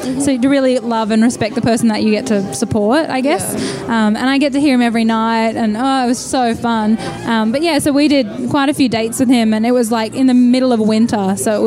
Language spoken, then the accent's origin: English; Australia; also born or lived in Surrey; now in London, United Kingdom; I am Australian, so I grew up in Australia, but then I spent about 3 years in Surrey at high school.